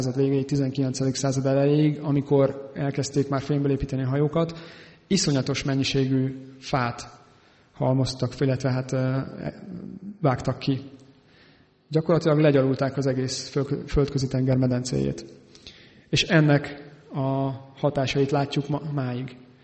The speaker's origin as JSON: {"language": "Hungarian", "town": "Esztergom", "region": "Komárom-Esztergom", "country": "Hungary", "said": "én esztergomi vagyok"}